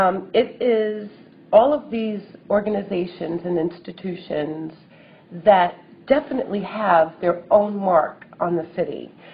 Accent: Harlem, New York, United States; I was born and raised in Harlem, and I, from being a child and growing up in that community

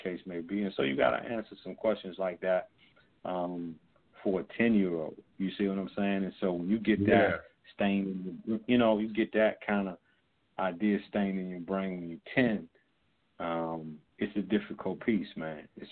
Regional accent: Washington, District of Columbia, United States; I'm from D.C. too, so I know that that's prevalent.

